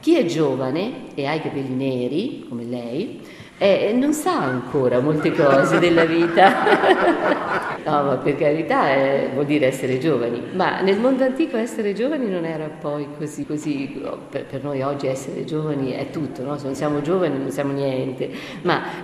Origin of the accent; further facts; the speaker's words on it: Marche, Italy; io marchigiana sono